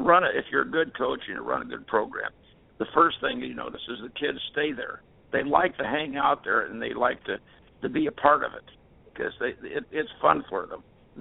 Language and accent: English; Decatur, Illinois, United States; Well, I'm just downstate Illinois in Decatur.